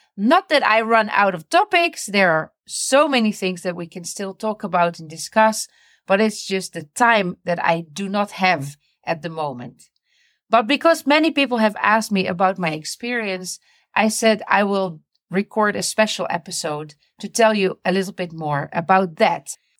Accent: Netherlands; now in Palestine; I live in Palestine with my Palestinian husband and children. I'm originally from the Netherlands.

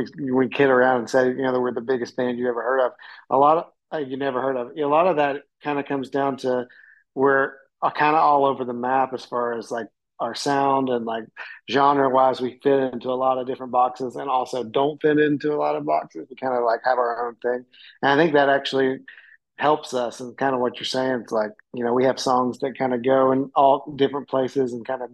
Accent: Knoxville, Tennessee, United States; I'm from Knoxville. Grew up in Knoxville and actually still live in Knoxville.

